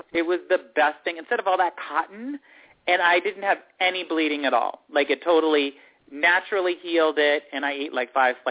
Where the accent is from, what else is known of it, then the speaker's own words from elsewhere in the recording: Alexandria, Virginia, United States; Okay, yeah, because I'm from Alexandria, Virginia